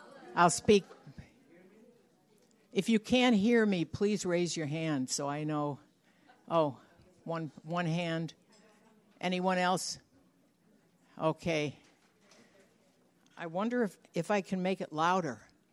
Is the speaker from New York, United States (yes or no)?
yes; Brooklyn, New York, United States; moved away as an adult; now in Geneva, United States; I'm originally a New Yorker. Maybe you can hear that in my voice. Proud New Yorker, born in Brooklyn. And came out to the Midwest when I met my husband 51 years ago.